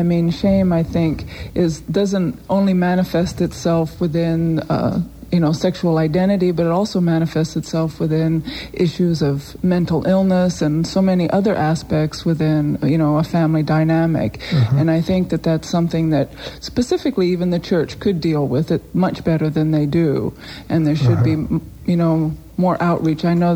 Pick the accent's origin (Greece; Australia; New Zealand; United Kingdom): Greece; now in United States; So growing up in Greece, I found it to be a much different experience than it is here in the United States.